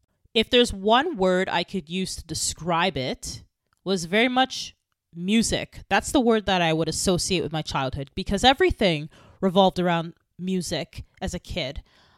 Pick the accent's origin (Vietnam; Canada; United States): Canada; I am of Bajan Jamaican descent. I was born and raised in Canada, and my parents are from Barbados in Jamaica.